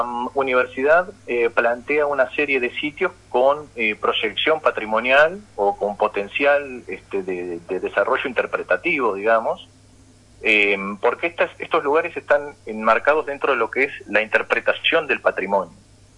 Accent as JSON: {"language": "Spanish", "town": "Coronel Pringles", "region": "Buenos Aires Province", "country": "Argentina", "tie": "born or raised there", "moved": "as an adult", "lives_now": "La Plata, Argentina", "said": "bueno, yo soy oriundo de Coronel Pringles, nací allá. Hace ya 15 años que me vine a vivir a La Plata. Resido actualmente acá en La Plata, tengo mi familia, mi mujer, mi hija, mi trabajo. Yo, bueno, vivo acá ya hace 15 años."}